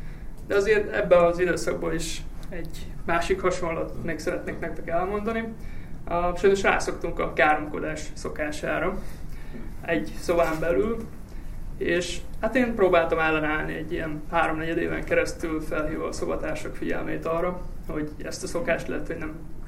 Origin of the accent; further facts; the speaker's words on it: Újlengyel, Pest, Hungary; Azt tudni kell rólam, hogy én egy kis faluban, egy 1700 fős faluban, Újlengyelben születtem Pest megyében, ahol édesanyámmal és édesapámmal laktunk együtt egy tisztes családi házban.